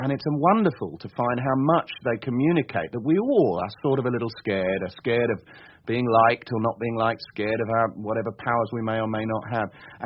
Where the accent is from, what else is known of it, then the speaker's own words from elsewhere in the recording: London, United Kingdom; born there; also born or lived in Germany; But my accent is entirely real. I was, and why wouldn't it be? I was born in southeast London.